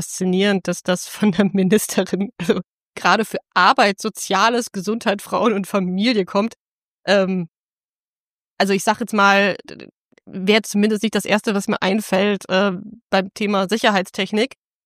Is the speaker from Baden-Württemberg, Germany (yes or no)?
no; North Rhine-Westphalia, Germany; moved away as an adult; Aufgewachsen bin ich eigentlich in Nordrhein-Westfalen und durch Zufall bin ich dann vor 3 Jahren in Thüringen gelandet